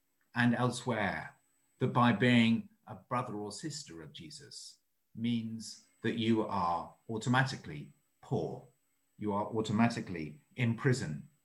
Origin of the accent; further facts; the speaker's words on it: King's Lynn, East of England, United Kingdom; So I grew up near King's Lynn.